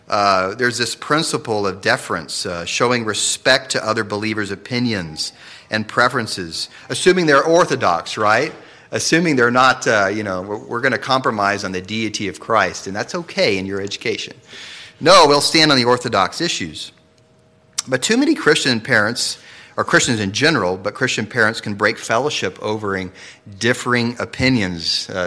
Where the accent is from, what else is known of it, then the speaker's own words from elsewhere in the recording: Katy, Texas, United States; After all, I was raised in Katy, so.